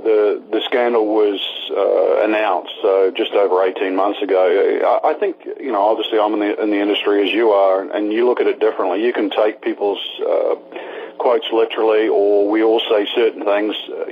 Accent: New Zealand; But I know when I was a kid growing up, I mean, you didn't used to get the direct flight from Auckland to L.A., so a lot of flights would stop

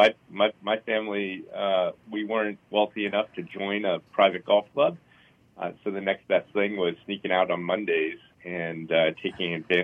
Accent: Scarsdale, New York, United States; I grew up in Scarsdale, New York, Westchester County, and I caddied at Scarsdale Country Club.

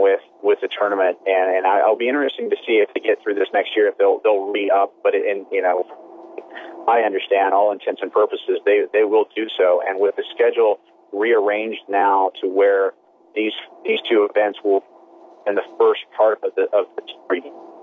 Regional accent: Texas, United States; Even though I'm from Texas, Texas and Hawaii have a lot in common

